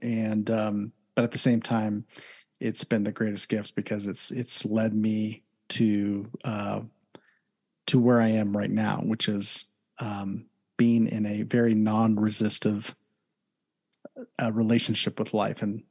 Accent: Columbus, Ohio, United States; live in Southern California. It's about an hour and a half east of Los Angeles. Originally from Ohio, born and raised in Columbus, Ohio.

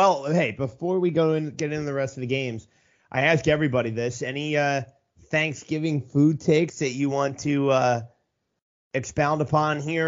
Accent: Philadelphia, Pennsylvania, United States; I grew up in the Philly area, and so I've had my fair share of cheesesteaks

